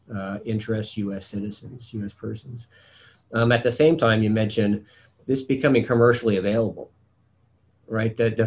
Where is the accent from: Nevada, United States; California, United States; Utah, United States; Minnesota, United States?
California, United States; also born or lived in Hawaii; I was born in Hawaii, but I grew up in the great state of California.